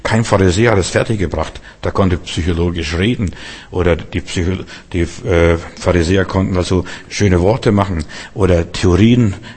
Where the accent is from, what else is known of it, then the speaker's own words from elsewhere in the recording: Stuttgart, Baden-Württemberg, Germany; Also ich bin Stuttgarter und ich wohne hier schon seit Jahren.